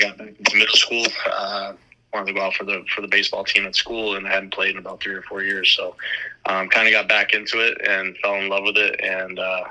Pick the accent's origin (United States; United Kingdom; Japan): United States; Utica, New York; My hometown in Utica, New York produces a lot of really good baseball players